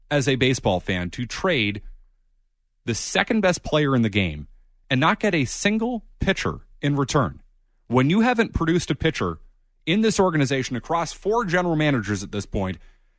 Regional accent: Carver, Massachusetts, United States; That's what Steve in my hometown of Carver wants to talk about.

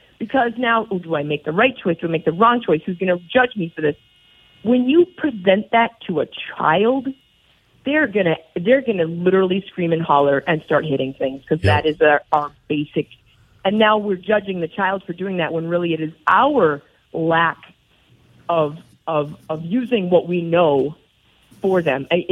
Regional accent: Minneapolis, Minnesota, United States; Born and raised in Minneapolis.

